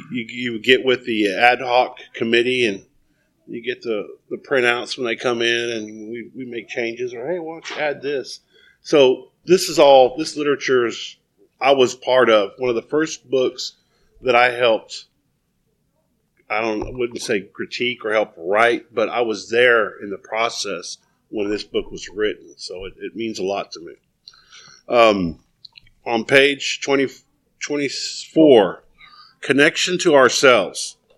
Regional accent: McAllen, Texas, United States; And I am from McAllen, Texas, originally, born and raised.

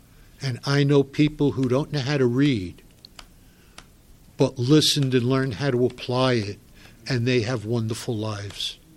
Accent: Bronx, New York, United States; I'm from the Bronx. I got clean in the Bronx and Westchester.

